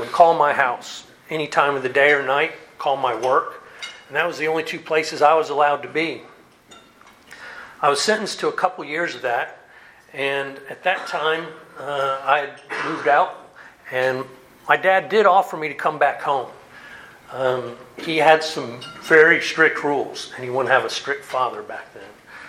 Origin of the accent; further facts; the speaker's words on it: Fort Lauderdale, Florida, United States; In the summer of 1976, again, I grew up in Fort Lauderdale, and all my family was from the Chattanooga, Lakeview, Ringgold, Lafette area. And we vacationed up here.